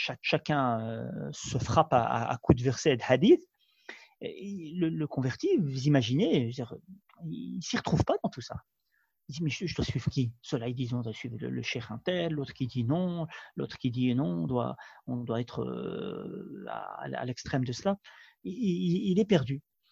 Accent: Brussels, Belgium; moved away as an adult; also born or lived in Saudi Arabia; now in United Kingdom; né en Belgique, d'une famille de 5 garçons. Donc j'ai grandi à Bruxelles jusqu'à l'âge de 21 ans, 22 ans. Et puis j'ai quitté la Belgique pour l'Arabie

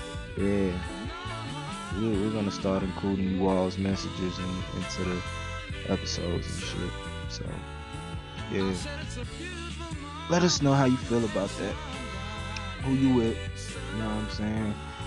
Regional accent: United States; a lot of folks think that because I am an American

